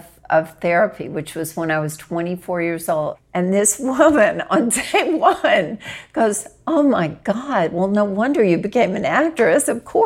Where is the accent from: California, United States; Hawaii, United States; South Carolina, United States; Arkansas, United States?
Arkansas, United States; My dad was a freight train conductor, and I grew up in Arkansas